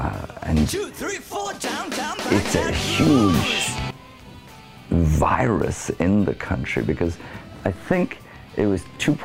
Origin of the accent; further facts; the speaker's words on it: Wexford, Leinster, Ireland; even when I was growing up in Wexford in the 60s, the early 60s